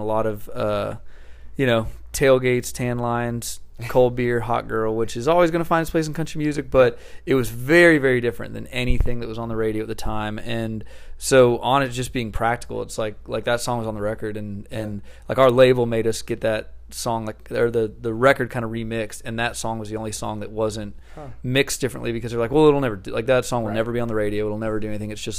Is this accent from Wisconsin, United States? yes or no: no; Tennessee, United States; I've been in band since I grew up outside Nashville. So I played music my whole life.